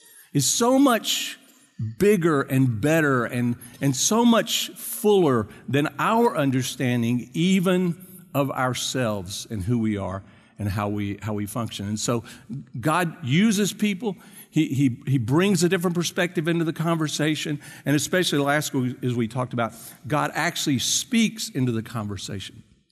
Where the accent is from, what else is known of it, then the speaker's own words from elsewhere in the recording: the South, United States; accent: Carolina Hick; I was raised in the South, just to let you know, if you hadn't figured that out from the Carolina Hick accent that I have.